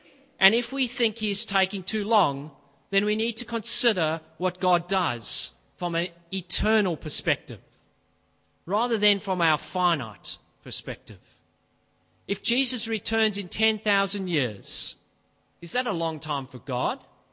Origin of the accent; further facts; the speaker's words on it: South Africa; When I think of my teenage years growing up in South Africa, I remember many things.